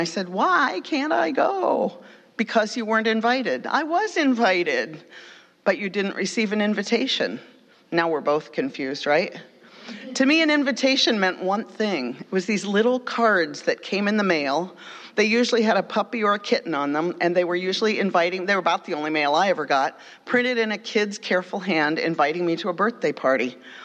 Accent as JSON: {"language": "English", "town": "Charleston", "region": "West Virginia", "country": "United States", "tie": "born or raised there", "said": "I grew up in Charleston, West Virginia, going to a small UU fellowship where people drove from about a 50-mile radius to get there."}